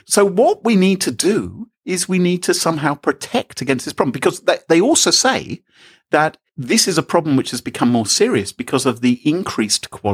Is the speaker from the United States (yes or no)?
no; England, United Kingdom; I'm English and technical, so I don't think I could do it.